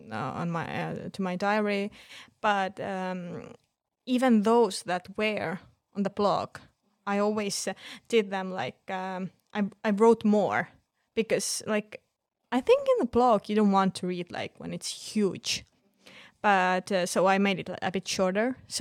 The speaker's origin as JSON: {"language": "English", "country": "Estonia", "second_language": "English", "said": "Estonia is my home country, so I think it's the best place in the world."}